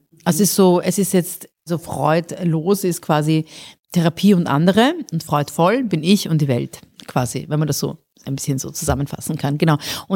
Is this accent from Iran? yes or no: yes; Iran; okay, ich bin auch Iranerin